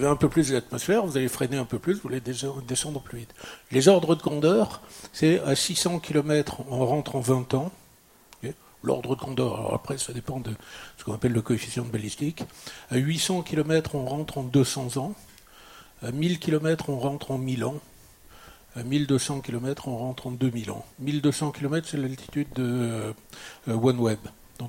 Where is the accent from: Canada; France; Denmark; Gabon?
Denmark; Moi, je suis danois.